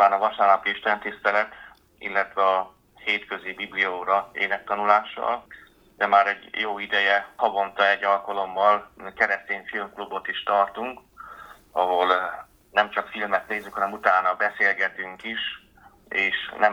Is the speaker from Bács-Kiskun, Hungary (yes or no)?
no; Körösszegapáti, Hajdú-Bihar, Hungary; visszakerülve a Tiszántúra, én tiszántúli ember vagyok, Körösszegapátiban nőttem föl.